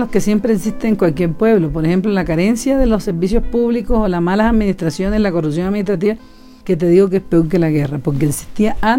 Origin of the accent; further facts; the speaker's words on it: El Carmen de Bolívar, Bolívar, Colombia; Nací en el Carmen de Bolívar, en el barrio El Porvenir. Ahí vivo aún.